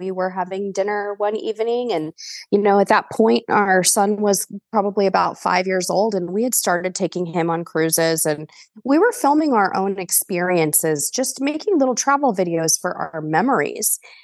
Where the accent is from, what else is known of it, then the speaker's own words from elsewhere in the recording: California, United States; now in Texas, United States; Well, I am originally from California, spent my whole life in various areas of California. And just last year, my family and I bought a farmhouse and relocated to Texas.